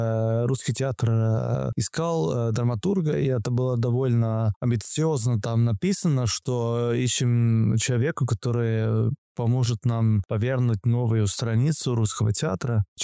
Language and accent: Russian; Estonia; понятно, я эстонец